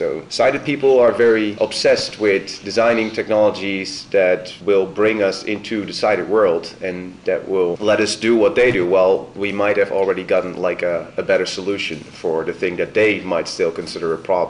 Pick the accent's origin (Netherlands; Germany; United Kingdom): Netherlands; These were people from my home country, the Netherlands